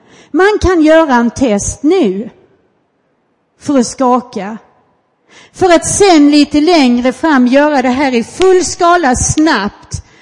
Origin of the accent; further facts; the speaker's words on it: Skåne, Sweden; Jag är ju uppväxt utanför Helsingborg.